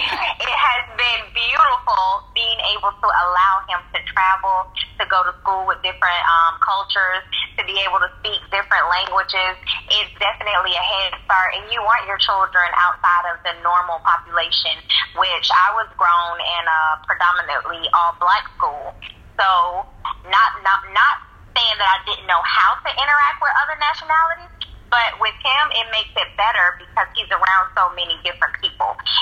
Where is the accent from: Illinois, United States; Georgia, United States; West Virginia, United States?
Georgia, United States; Augusta; now in Kuwait; I am originally from Augusta, Georgia, Georgia Beach, and I'm currently living in Kuwait.